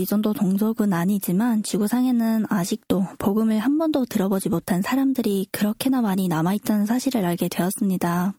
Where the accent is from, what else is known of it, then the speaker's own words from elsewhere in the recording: North Korea; 특히 나의 고향 북조선 땅에 그와 같은 분들이 더 많았었다는 이야기를 들으니까